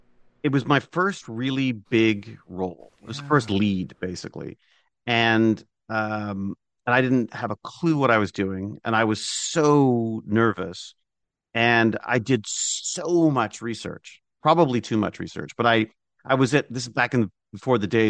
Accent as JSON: {"language": "English", "country": "Canada", "said": "one of the great things about being a Canadian actor is you can have lots and lots of work and no one knows who you are."}